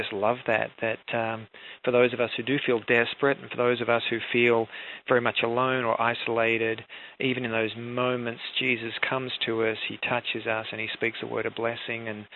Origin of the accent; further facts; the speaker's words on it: Australia; Well, I am Australian. I grew up in a family there, and my dad was a pastor.